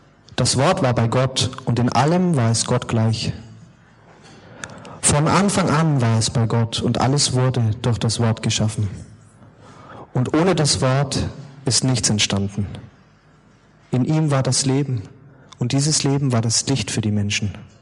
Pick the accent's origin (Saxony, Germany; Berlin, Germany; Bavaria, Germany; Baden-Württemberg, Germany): Bavaria, Germany; Fürth; ich bin eigentlich kein Franke, ich komme aus Fürth, aber meine Eltern sind nicht deutsch